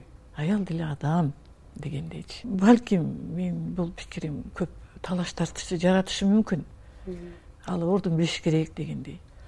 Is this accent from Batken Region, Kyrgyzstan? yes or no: yes; Kara-Bulak, Batken Region, Kyrgyzstan; Мен туулуп өскөн айылым Баткен районунун Кара Булак айылы, Тоо таянган айылык атактуу даңазалуу Айгүл тоонун түбүндөгү айыл.